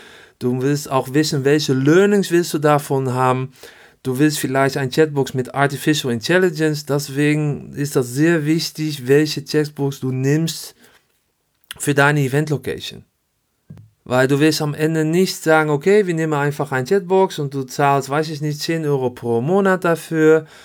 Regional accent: Netherlands; German is a second language; now in Düsseldorf, Germany; liebe Grüße aus Düsseldorf und natürlich, naja, ich bin ein Holländer.

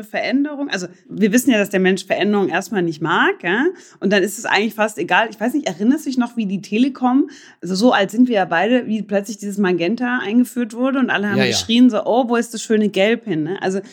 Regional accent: Munich, Bavaria, Germany; born there; ich bin ja in München geboren.

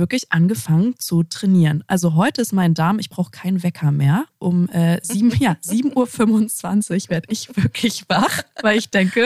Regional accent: Lower Saxony, Germany; ich bin groß geworden in der Nähe von Walsrode.

